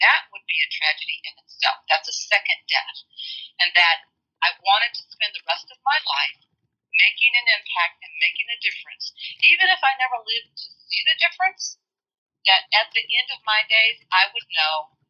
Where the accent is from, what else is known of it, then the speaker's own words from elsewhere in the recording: Illinois, United States; I grew up in Illinois, and I grew up in an environment where, you know, my parents were very politically active in the civil rights movement.